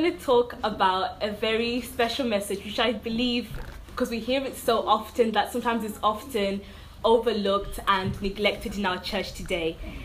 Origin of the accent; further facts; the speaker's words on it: Zimbabwe; I was born and raised in Zimbabwe, but for a period of time, my parents moved to England first. So I was living with like aunts and uncles and like family members.